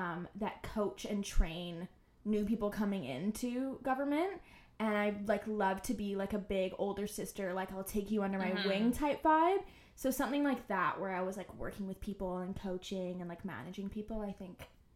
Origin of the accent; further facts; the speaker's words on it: Birmingham, West Midlands, United Kingdom; I was born and raised in England in a little city called Birmingham, or just outside of.